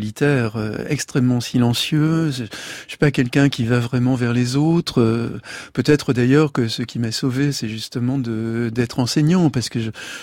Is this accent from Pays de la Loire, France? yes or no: yes; Le Mans, Pays de la Loire, France; ont ouvert un enseignement au Mans, ma ville natale